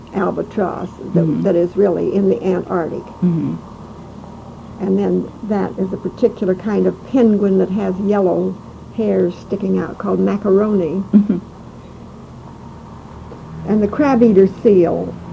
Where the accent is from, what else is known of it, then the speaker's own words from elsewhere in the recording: Denver, Colorado, United States; And I grew up in the Rocky Mountains, and I was in Denver, where there was always a great deal of snow, and I liked snow and cold weather.